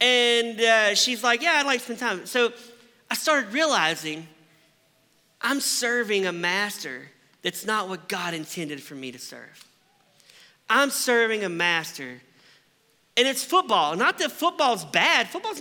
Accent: the South, United States; Now, I grew up in the South, as we talked about earlier, and I grew up in a church

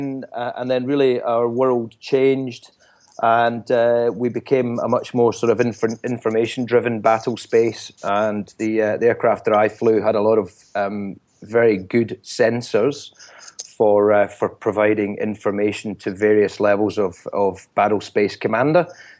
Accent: Scotland, United Kingdom; So my history, obviously I'm a Scotsman.

